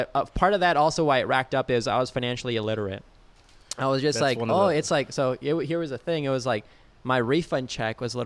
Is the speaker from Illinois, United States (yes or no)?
yes; Joliet, Illinois, United States; And for me, I'm from Joliet, Illinois.